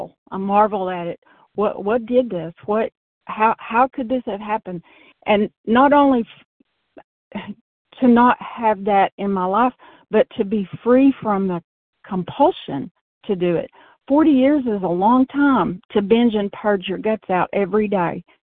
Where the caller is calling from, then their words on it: Arkansas, United States; I'm from Arkansas.